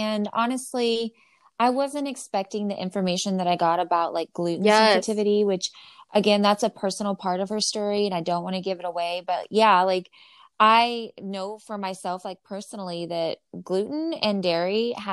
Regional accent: Corpus Christi, Texas, United States; because I'm from Corpus Christi.

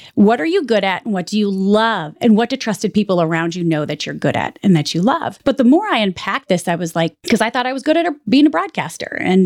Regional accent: Jackson, Michigan, United States; Like my nickname growing up in Jackson, Michigan was

